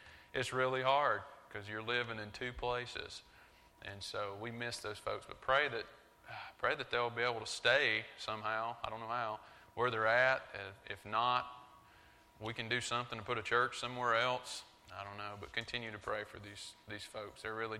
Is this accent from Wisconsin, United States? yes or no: no; Robbinsville, North Carolina, United States; I'm from Robbinsville, I'm from Western North Carolina